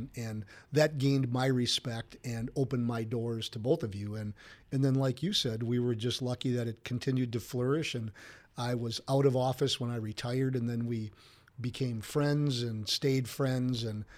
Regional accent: Brookfield, Wisconsin, United States; I grew up in Brookfield, but I grew up in Brookfield hunting and trapping.

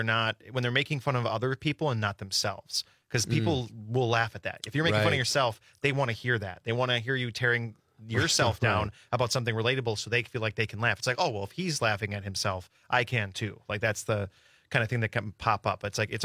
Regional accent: Milwaukee, Wisconsin, United States; 2 hours to where I grew up. And so I'm from Milwaukee. And so I guess it's convenient. I mean, I'm a big city person.

